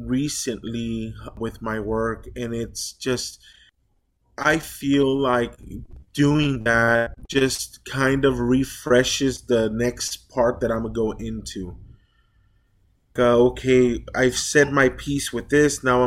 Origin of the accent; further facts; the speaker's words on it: Los Angeles, California, United States; I grew up in Los Angeles. I grew up in the projects, and I saw a lot of death.